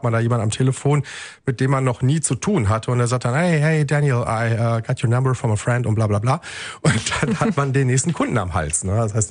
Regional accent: Wuppertal, North Rhine-Westphalia, Germany; ich bin richtiger Original-Ur-Wuppertaler. Ja, also ich bin im Kapellchen geboren und bin dann quasi, glaube ich, die ersten 3 Jahre meines Lebens habe ich dann in Barmen auch gewohnt. Dann sind wir nach Kronberg gezogen und dann wieder zurück nach Barmen.

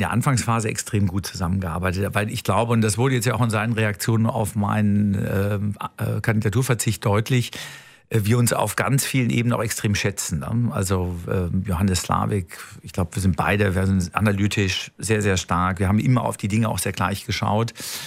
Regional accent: Cologne, North Rhine-Westphalia, Germany; als Kölner weiß man, jeder Jeck ist anders.

